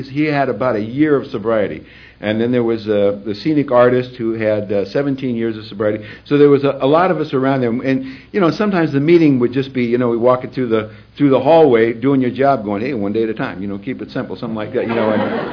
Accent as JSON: {"language": "English", "town": "Tujunga", "region": "California", "country": "United States", "said": "I'm from Tujunga, California."}